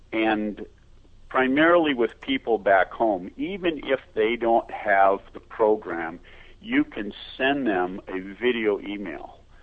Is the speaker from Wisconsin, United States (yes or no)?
yes; Milwaukee, Wisconsin, United States; I'm from Milwaukee myself, and the pastor's from Minnesota